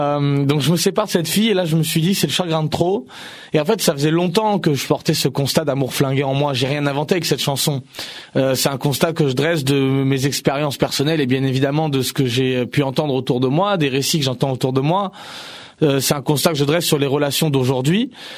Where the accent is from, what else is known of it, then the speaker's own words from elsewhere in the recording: Bordeaux, Nouvelle-Aquitaine, France; born there; now in Paris, France; Je suis né à Bordeaux. Oui. Je suis né à Bordeaux. Maintenant, j'habite Paris, effectivement.